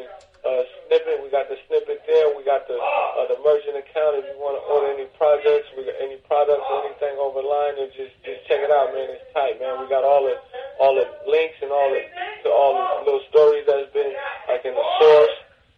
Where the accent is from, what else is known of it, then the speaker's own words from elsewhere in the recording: San Francisco, California, United States; I'm from Hunters Point, man. Straight on Harbor Road, West Point, right now. You feel me? Grew up everywhere. All up right here.